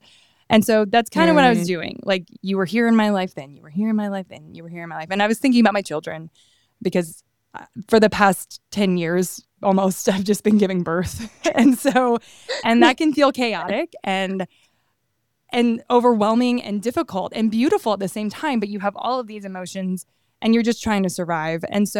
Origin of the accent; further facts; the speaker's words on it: Louisiana, United States; And we had all gone to Catholic school our whole lives because we're all from South Louisiana.